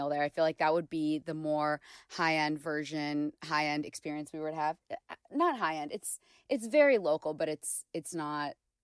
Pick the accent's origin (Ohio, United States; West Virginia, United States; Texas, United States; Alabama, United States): Ohio, United States; Bexley; Well, first of all, I'm from Bexley, so we're going to start with some Bexley local spots.